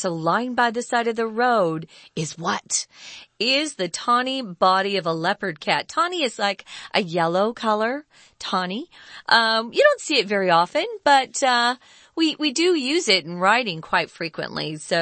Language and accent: English; Arizona, United States; now in Taiwan; We have lots of rain here, so we get a lot of, plants and trees growing really well. And we're from Arizona where there's no rain.